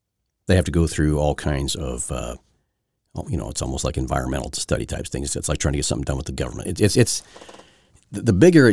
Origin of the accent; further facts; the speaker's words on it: United States; because that's the way I am, because I'm American.